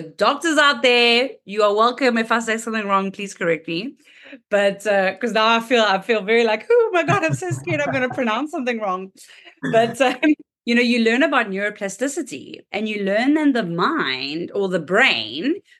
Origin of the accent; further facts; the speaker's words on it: South Africa; So I'm from South Africa.